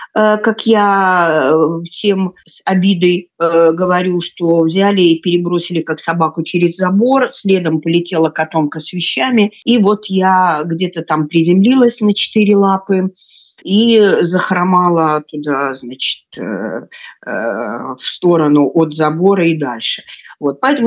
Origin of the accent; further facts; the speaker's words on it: Belarus; литовского я не знаю, естественно, как любой, наверное, белорус, который не собирался, значит, оказаться в Литве.